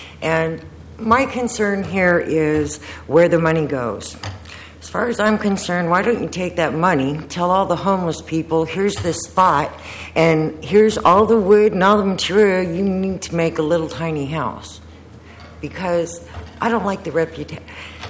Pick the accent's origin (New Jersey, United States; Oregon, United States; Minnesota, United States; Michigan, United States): Oregon, United States; Portland; Okay, well, you took my hometown, so I'm supposed to say I'm from Portland.